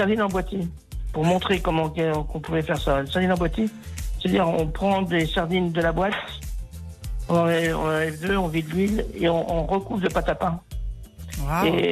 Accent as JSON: {"language": "French", "town": "Saint-Gilles", "region": "Pays de la Loire", "country": "France", "said": "C'est tout tourne chez nous, à Saint-Gilles. Tout tourne autour de la sardine."}